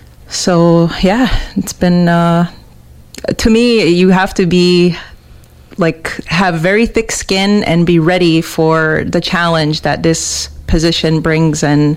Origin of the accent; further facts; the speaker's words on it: Kahnawake, Quebec, Canada; growing up in Ganhawage, you can't help but be around politics.